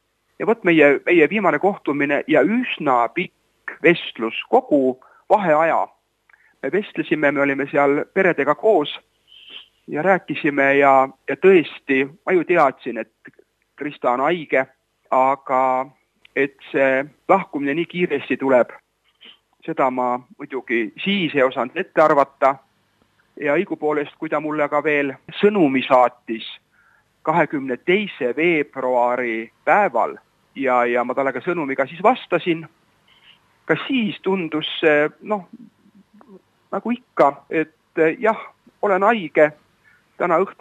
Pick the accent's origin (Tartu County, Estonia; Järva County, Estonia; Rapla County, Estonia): Tartu County, Estonia; Tartu